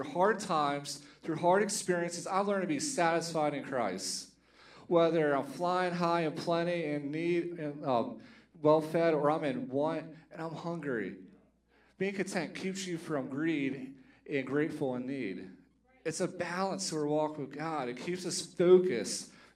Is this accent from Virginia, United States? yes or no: yes; Virginia, United States; So I'm from Virginia, and growing up back home, my church, we used to volunteer with Operation Blessing